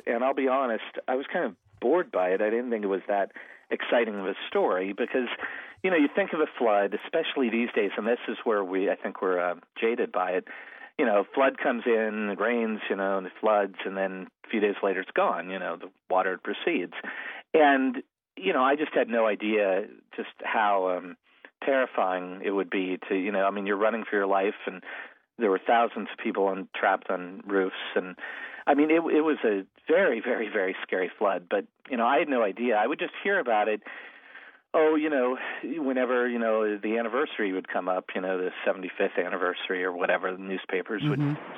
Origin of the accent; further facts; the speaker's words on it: Middletown, Ohio, United States; also born or lived in Columbus; Well, I grew up in Middletown. I was born in Columbus, though, by the way. Lived my first 3 years in Columbus. But I grew up in Middletown